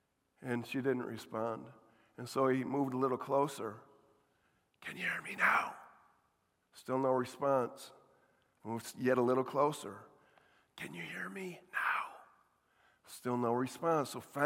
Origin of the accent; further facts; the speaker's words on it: Jamestown, New York, United States; also born or lived in Kansas; I finally returned home for Christmas, went into my hometown home in New York, Jamestown, New York